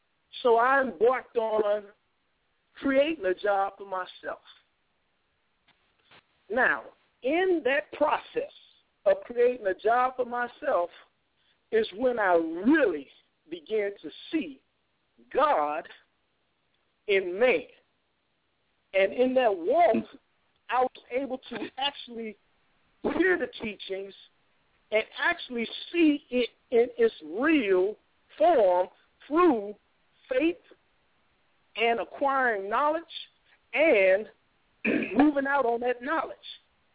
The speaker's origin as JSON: {"language": "English", "town": "St. Louis", "region": "Missouri", "country": "United States", "tie": "born or raised there", "said": "growing up in a racist area in St. Louis, everything that I heard the minister say just applied to me. I grew up in the Catholic school."}